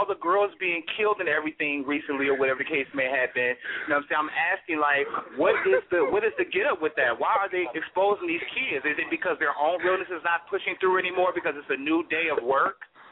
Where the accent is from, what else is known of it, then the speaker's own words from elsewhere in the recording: Washington, District of Columbia, United States; All over. D.C. originally.